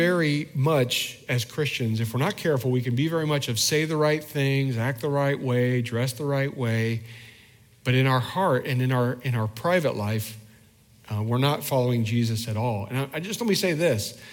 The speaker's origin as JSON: {"language": "English", "region": "Indiana", "country": "United States", "tie": "born or raised there", "said": "I grew up in Indiana. We play basketball in Indiana."}